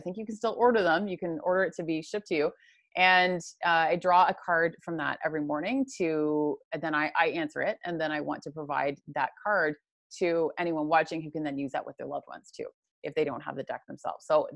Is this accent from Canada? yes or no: yes; Canada; now in Indonesia; I am Canadian, but I picked up and took off to Bali about eight or nine months ago